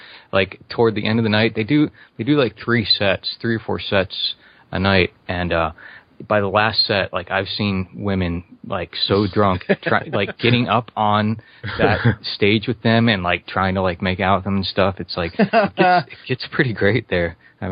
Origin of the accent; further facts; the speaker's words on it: Florida, United States; And so I was born and raised in Florida, so I just went to Disney all the time.